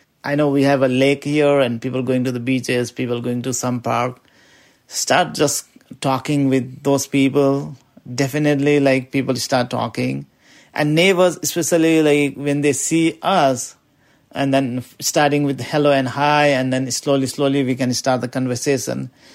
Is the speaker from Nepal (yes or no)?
yes; Nepal; English is a second language; now in Burlington, United States; And I live in Burlington, Vermont. I came from Nepal, and this is my 8th year in Vermont, and I love this place.